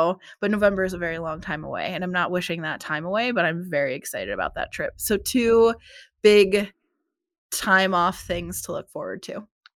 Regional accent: Pennsylvania, United States; now in Phoenix, United States; My dad still lives in Pennsylvania. That's where I grew up.

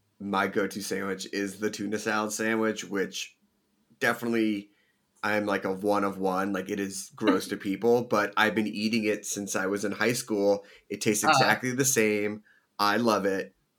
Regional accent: Philadelphia, Pennsylvania, United States; I grew up with Scrapple in Philadelphia

